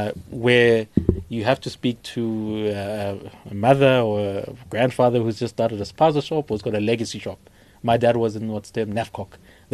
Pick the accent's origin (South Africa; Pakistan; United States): South Africa; I am a South African nationalist at heart